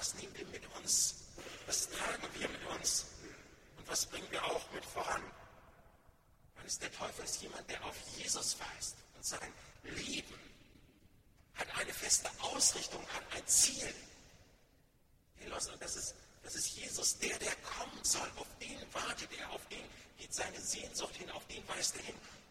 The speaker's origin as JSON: {"language": "German", "region": "Bremen", "country": "Germany", "said": "Und Pleroma, das ist nun uns als Bremer gut vertraut, auch gerade mit, im Hinblick auf die Hafenstadt und mit Blick auf die Weser."}